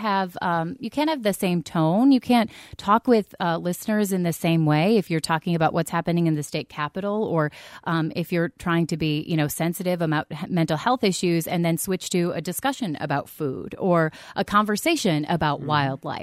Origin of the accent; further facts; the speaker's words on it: South Dakota, United States; I grew up in South Dakota. And then we moved to Wisconsin a few years ago.